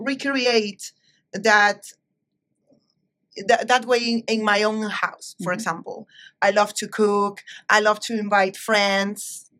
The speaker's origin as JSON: {"language": "English", "country": "Ecuador", "second_language": "English", "said": "even if I'm from Ecuador and my father is a very open, he's very open."}